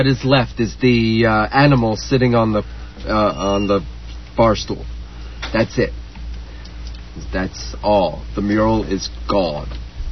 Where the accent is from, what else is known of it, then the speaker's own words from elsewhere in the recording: New York, United States; I grew up in New York. There was one bar that was reputed to be a gay bar.